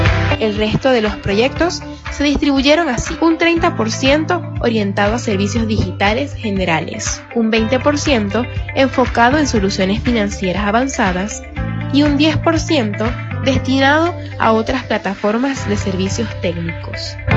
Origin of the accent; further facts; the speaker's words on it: Venezuela; Lo que nos define como venezolanos es nuestra capacidad de crear, de innovar y de salir adelante incluso en los momentos más difíciles.